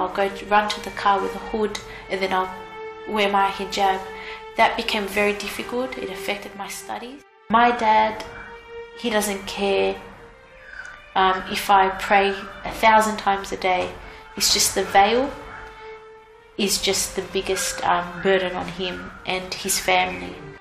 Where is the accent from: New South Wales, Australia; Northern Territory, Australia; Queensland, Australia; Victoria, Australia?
New South Wales, Australia; Sydney; born there; I was born in Australia, Sydney, and my family comes from Greece.